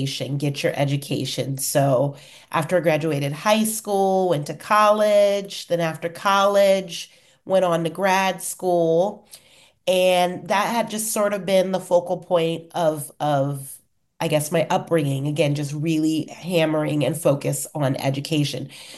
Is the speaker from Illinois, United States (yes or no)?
no; Virginia, United States; But I grew up in Virginia in a single family home.